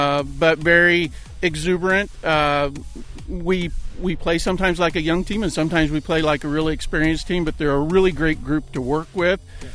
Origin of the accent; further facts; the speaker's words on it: Abingdon, Illinois, United States; Well, I grew up in Abingdon, Illinois. Went to Abingdon High School a very long time ago.